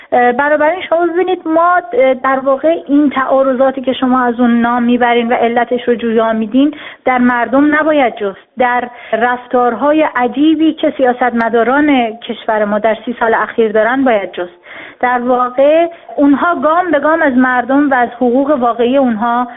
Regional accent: Iran; به عنوان زنی که در اون جامعه بزرگ شدم

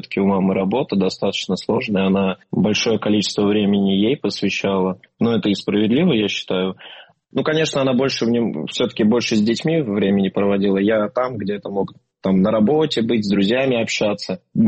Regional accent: Mikhaylovka, Volgograd Oblast, Russia; Мы все из Волгоградской области, город Михайловка. Я там родился, мама там родилась.

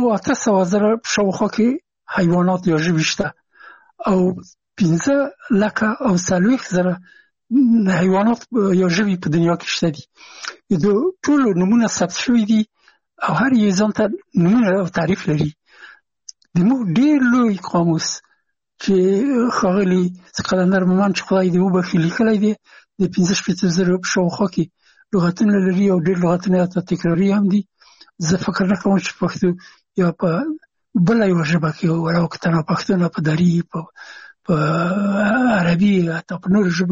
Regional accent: Afghanistan; یو افغان هغو هغه زه نه پېژندلم چې زه هم افغان یم او ما ته یې نه پېژندو چې افغان یم

